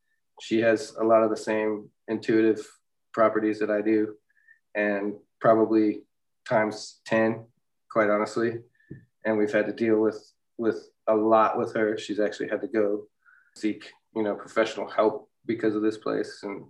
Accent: Denver, Colorado, United States; And I was originally from Denver, so I had family there and I was living in Texas at the time.

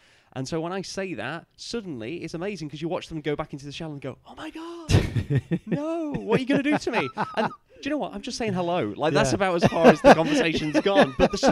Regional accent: Manchester, North West England, United Kingdom; Yeah, so I'm from Manchester originally. I live just outside of Manchester now.

